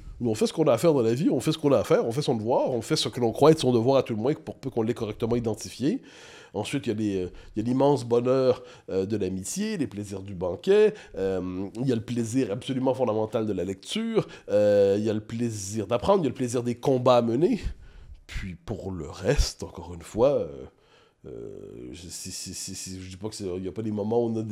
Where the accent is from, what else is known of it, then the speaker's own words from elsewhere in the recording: Quebec, Canada; accent: Quebec; eh bien, on s'entête, ensuite on le parle avec notre accent. Moi, autant les anglicismes m'exaspèrent, autant l'accent québécois, je le trouve merveilleux.